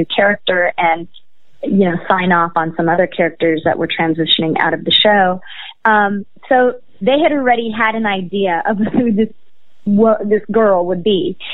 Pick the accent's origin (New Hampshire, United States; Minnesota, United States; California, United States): California, United States; Los Angeles; So I'm born and raised in California, in Los Angeles. I'm a Angeleno. And basically, I grew up here at the beach every weekend as a kid